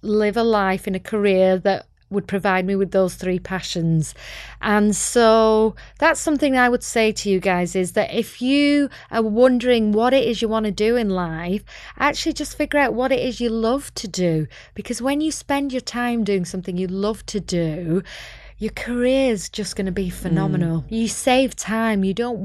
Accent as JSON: {"language": "English", "town": "Bolton", "region": "North West England", "country": "United Kingdom", "tie": "born or raised there", "said": "So I went to school in Bolton, which is north of Manchester, as you can tell by my accent. Yeah, so I was born there and went to school there."}